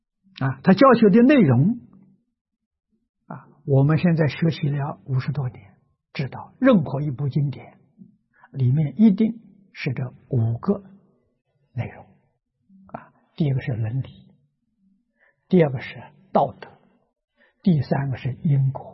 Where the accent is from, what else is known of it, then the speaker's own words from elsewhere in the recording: Lujiang, Anhui, China; 这两年我们在我老家庐江办了个文化中心啊